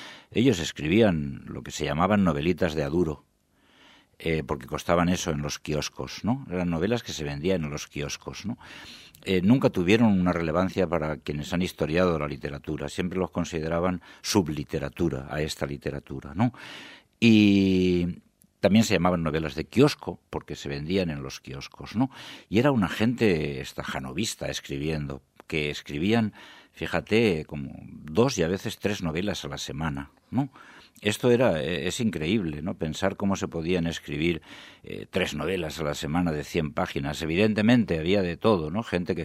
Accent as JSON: {"language": "Spanish", "town": "Gestalgar", "region": "Valencian Community", "country": "Spain", "tie": "born or raised there", "said": "Yo nací en Gestalgar, mi pueblo pequeño de la Serranía, y en mi casa éramos panaderos, éramos horneros, ¿no?"}